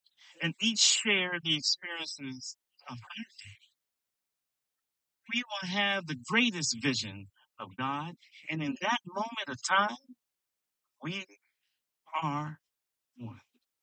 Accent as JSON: {"language": "English", "country": "United States", "said": "I am an American author. I am a Christian businessman."}